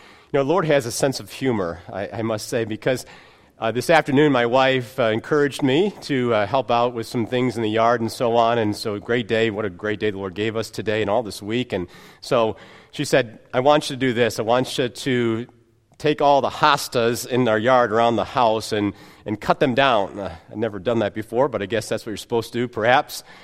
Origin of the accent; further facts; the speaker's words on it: Joliet, Illinois, United States; I grew up in the Chicago area, Joliet, Illinois. Maranatha Baptist Church of Joliet, Illinois was my home church.